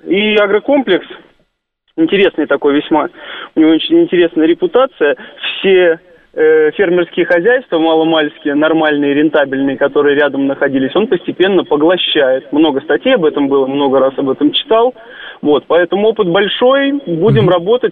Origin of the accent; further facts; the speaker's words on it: Krasnodar, Krasnodar Krai, Russia; Я сам из Краснодара, вот, и ситуацию немножко знаю изнутри.